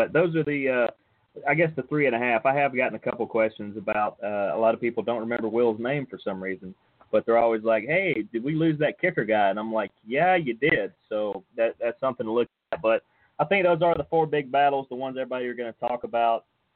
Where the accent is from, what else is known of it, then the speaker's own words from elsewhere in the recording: Georgia, United States; I'm from Paulding County, is where I went to school and still have a residence here at the moment.